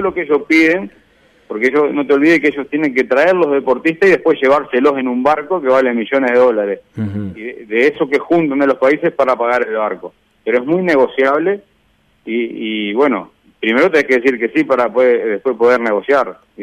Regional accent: Uruguay; viste cómo somos los uruguayos

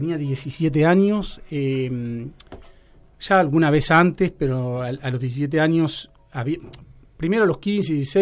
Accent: Uruguay; yo soy de América Latina, de Uruguay

